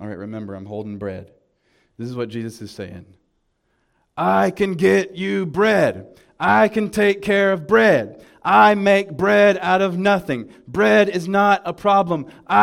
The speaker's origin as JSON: {"language": "English", "region": "the South", "country": "United States", "said": "Like I'm from the South, we always call it like loaf bread."}